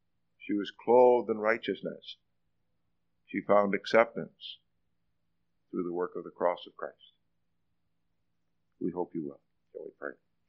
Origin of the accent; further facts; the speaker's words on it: Fredericton, New Brunswick, Canada; coming to some gospel meetings in St. John in Fredericton, New Brunswick, my hometown.